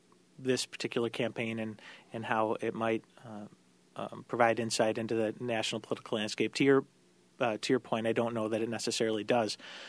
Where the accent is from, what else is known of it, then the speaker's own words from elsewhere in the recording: Syracuse, New York, United States; I've learned a lot more about my hometown, things that, you know, I thought I pretty much knew everything about Syracuse. I've spent most of my life here.